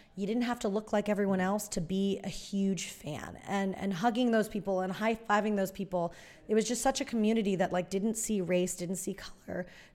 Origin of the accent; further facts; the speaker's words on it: Miami, Florida, United States; Growing up in Miami in the 80s and 90s, it was a mishmash of cultures